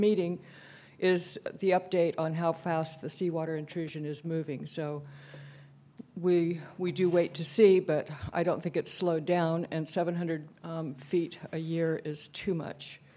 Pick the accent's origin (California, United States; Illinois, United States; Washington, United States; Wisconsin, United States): California, United States; Los Osos; Good morning … I'm from Los Osos.